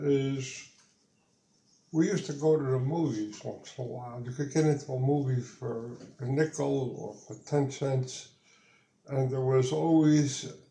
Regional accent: Ridgefield, New Jersey, United States; I was born in Jersey City, and by 1 year old, I had moved to Ridgefield, New Jersey, in a house that was built on my grandmother's property. I went to school in Ridgefield, public school, to eighth grade.

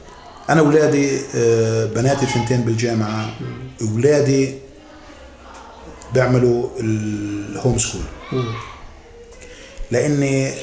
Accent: Palestine

